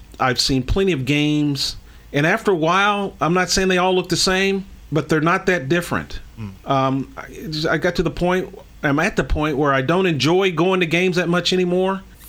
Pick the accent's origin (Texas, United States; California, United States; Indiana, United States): Texas, United States; I grew up in Texas with football.